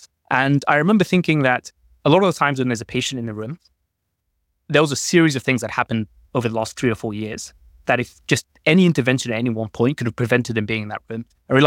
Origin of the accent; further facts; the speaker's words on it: London, United Kingdom; also born or lived in Libya; I was born in North Africa, in a place called Libya, actually. And I came to the UK as a migrant when I was young and grew up in London, in North London in particular.